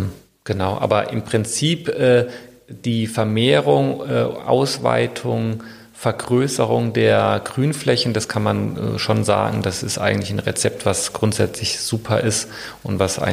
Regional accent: Hanau, Hesse, Germany; also born or lived in Cologne; Nee, ich komme eigentlich aus dem Rhein-Main-Gebiet. Also ich bin geboren in Hanau bei Frankfurt, habe nur sehr lange Jahre in Köln gelebt

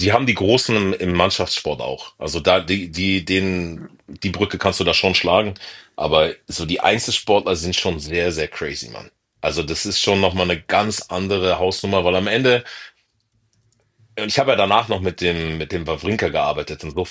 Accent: Berlin, Germany; Also diese Berliner Schnauze, dieses ist mir scheißegal

